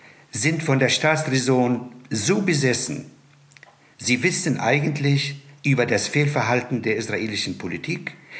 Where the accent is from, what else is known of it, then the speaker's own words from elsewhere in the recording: Palestine; now in Germany; Aber für uns als Palästinenser hier in Deutschland hat man im Grunde einen neuen Begriff herbeigeführt